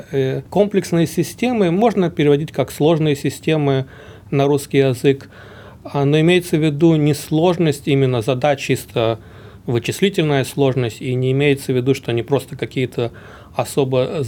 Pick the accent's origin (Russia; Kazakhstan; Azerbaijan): Azerbaijan; Baku; moved away as an adult; also born or lived in Kharkiv, Ukraine; now in Australia; Сам я родился в Украине, в Харькове, но семья переехала в Баку, в Азербайджан, когда мне было лет 8, поэтому школу я закончил уже в Баку.